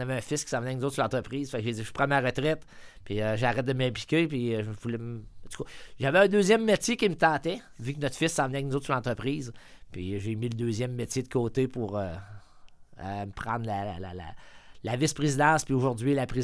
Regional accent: Saint-Anselme, Quebec, Canada; je suis né à Saint-Anselme. C'est, en fin de compte, je suis producteur agricole, la sixième génération. Mes ancêtres sont arrivés chez nous, fait que je suis la sixième génération sur la terre, là.

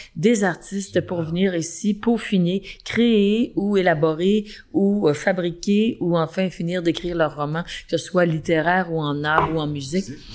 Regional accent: Saint-Sulpice, Quebec, Canada; Moi, je suis née, en fait, j'ai grandi dans la Naudière, à Saint-Sulpice, précisément. Par la suite, j'ai eu un autre 25 ans à la Valdrie, donc le village voisin. Mais j'ai toujours travaillé à Montréal.

